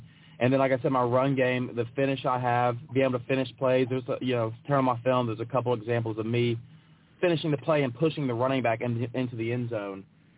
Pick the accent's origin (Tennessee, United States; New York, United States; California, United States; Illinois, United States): Tennessee, United States; Memphis; But also, I enjoyed growing up in Memphis.